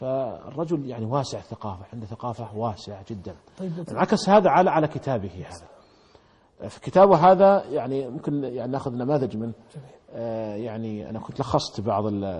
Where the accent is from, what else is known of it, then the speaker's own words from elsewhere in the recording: Saudi Arabia; عندنا في المملكة العربية السعودية